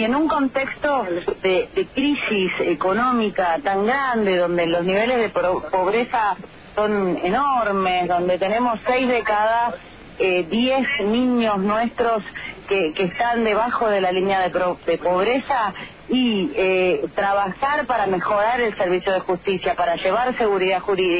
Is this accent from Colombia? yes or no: no; Argentina; la verdad que a mí como argentina me entristece enormemente